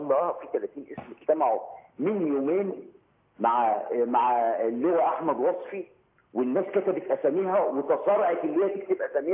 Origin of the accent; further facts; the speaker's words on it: Port Said, Port Said Governorate, Egypt; انا بورسعيدي